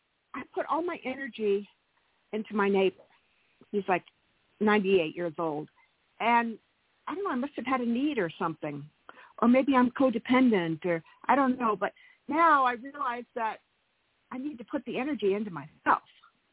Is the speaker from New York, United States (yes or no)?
no; California, United States; I'm from California.